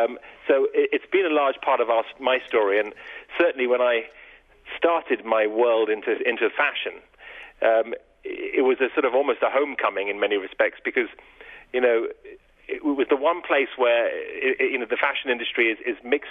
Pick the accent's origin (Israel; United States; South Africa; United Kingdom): United Kingdom; London; this little island of Sri Lanka didn't mean much to me when I grew up in England, other than a sort of a pearl-shaped, island off the coast of India on a map.